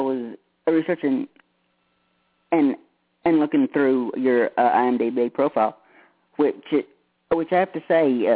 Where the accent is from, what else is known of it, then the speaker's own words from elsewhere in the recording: Tennessee, United States; Tennessee, absolutely.